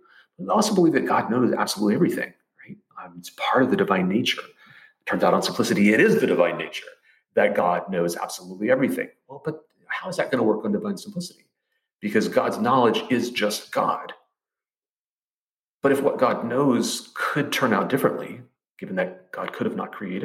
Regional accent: Memphis, Tennessee, United States; accent: Southern; I am from Memphis, by the way. That's not an affectation. I realize my accent is all off, but I'm entitled to y'all.

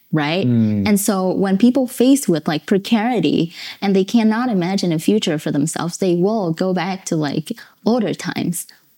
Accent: Vietnam; English is a second language; for a Vietnamese, because I grew up in Vietnam

